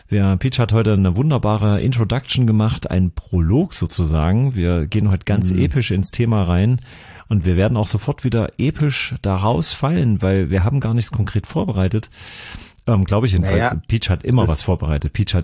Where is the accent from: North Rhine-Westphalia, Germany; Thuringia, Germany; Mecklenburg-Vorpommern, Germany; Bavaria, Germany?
Thuringia, Germany; Erfurt; Bei uns in Erfurt sagt man, mit Schmackes muss